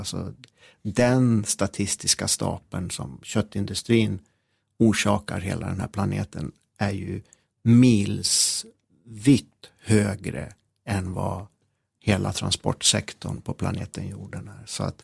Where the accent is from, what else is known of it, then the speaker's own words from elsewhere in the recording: Gävle, Gävleborg County, Sweden; Jag är uppväxt i Gävle. Det är en stad som ligger 18 mil norr om Stockholm. Ganska fin stad, en kuststad. Och ganska, en sån stad som har, kan de ha kanske runt 100 000 invånare.